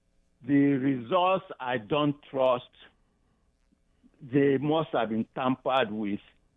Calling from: North Carolina, United States; calling from North Carolina.

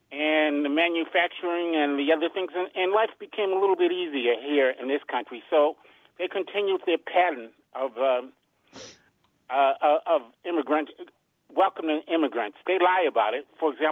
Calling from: Upper Marlboro, Maryland, United States; from Upper Marlboro, Maryland.

